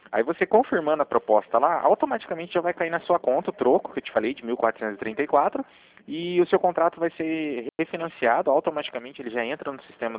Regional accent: Cornélio Procópio, Paraná, Brazil; Eu sou de Cornélio Procopio, Sônia, do Paraná.

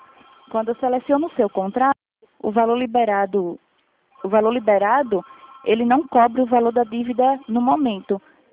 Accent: São José dos Campos, São Paulo, Brazil; Eu sou de São José dos Campos, aqui no interior de São Paulo.

